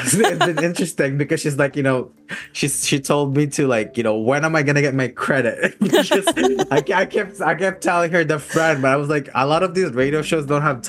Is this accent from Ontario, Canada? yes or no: no; Canmore, Alberta, Canada; So I'm actually from Canmore, Alberta. And as you know, Canmore is kind of like a tourist town, right?